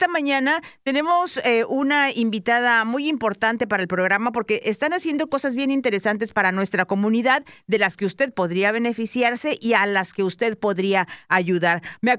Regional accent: San Luis Potosí, Mexico; en México, de donde yo soy, de San Luis Potosí. Pues yo crecí sabiendo y aguantando golpes

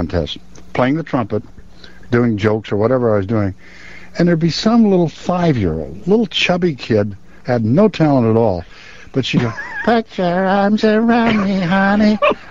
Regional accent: the West, United States; Well, see, I grew up in the West, so I listened to country music all my life.

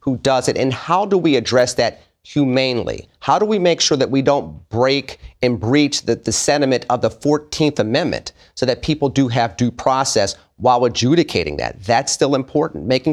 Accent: United States; I come to it as a perspective of being an American, being a proud African American, and then living out certain values with those three identities first.

